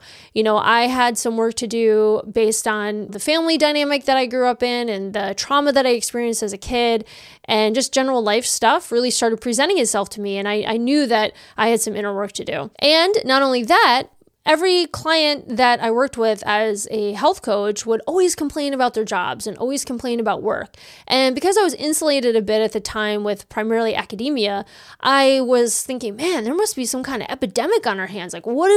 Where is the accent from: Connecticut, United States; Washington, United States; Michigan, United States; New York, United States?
New York, United States; I really hadn't ever been on many trips outside of my home state of New York.